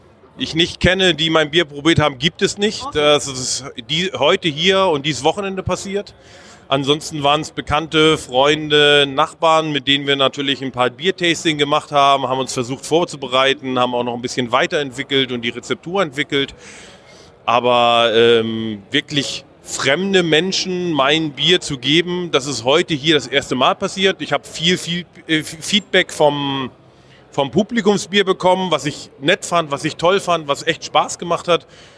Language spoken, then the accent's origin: German; Seevetal, Lower Saxony, Germany; Ich komme aus Seevetal, das liegt in der, südlich von Hamburg, in der Nähe von Hamburg.